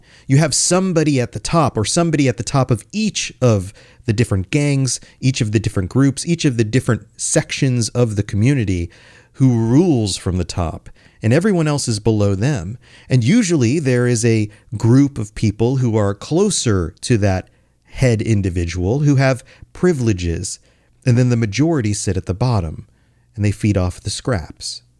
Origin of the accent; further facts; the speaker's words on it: United States; As an American, we like to consider ourselves the land of the free